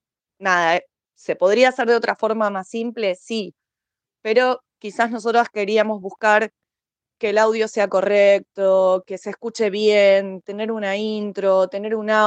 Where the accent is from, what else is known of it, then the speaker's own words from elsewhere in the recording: Argentina; Yo soy de Argentina.